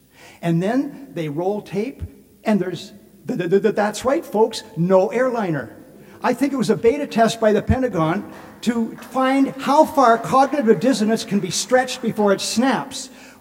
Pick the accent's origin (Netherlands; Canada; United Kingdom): Canada; As a Canadian, I wonder how long you can stand that.